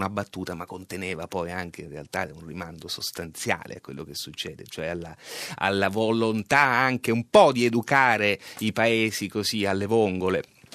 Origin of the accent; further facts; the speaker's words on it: Sicily, Italy; io l'ho sperimentato da siciliano questa cosa, la conosco bene